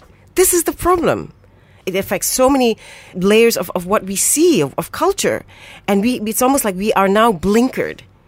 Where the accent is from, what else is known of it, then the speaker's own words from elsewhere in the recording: Malaysia; I'm a Malaysian writer.